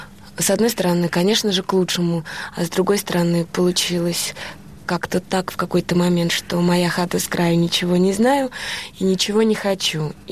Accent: Russia; я из России с абсолютной уверенностью и гордостью за то, что я принадлежу и живу в этой стране.

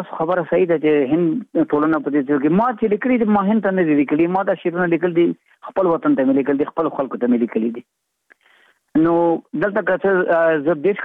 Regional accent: Afghanistan

